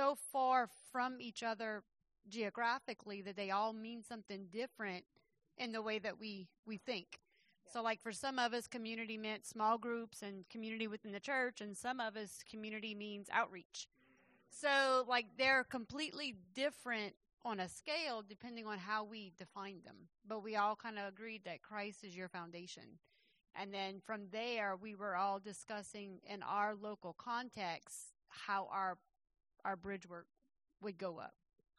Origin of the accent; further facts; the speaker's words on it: Louisiana, United States; I'm from Louisiana.